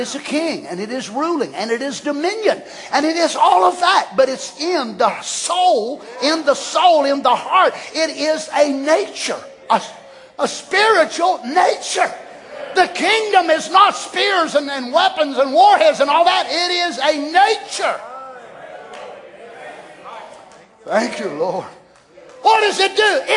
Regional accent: United States; born there; I was born in Wayne County. So I don't preach like a man with Sussex.

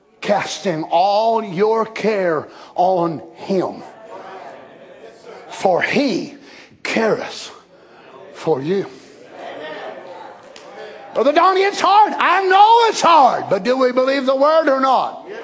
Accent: United States; They thought I was a Canadian. Boy, I'm glad I'm an American.

